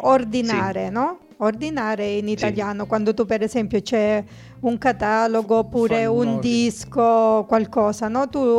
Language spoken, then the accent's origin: Italian; Southern Italy, Italy; Noi siamo del sud Italia, quindi ne sappiamo qualcosa. Noi siamo vicini al mare, al Mediterraneo.